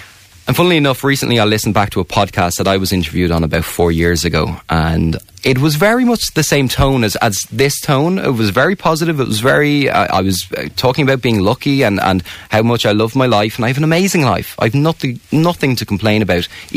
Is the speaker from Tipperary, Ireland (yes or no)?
no; Tallaght, County Dublin, Ireland; I grew up in Dublin 24 in Tala.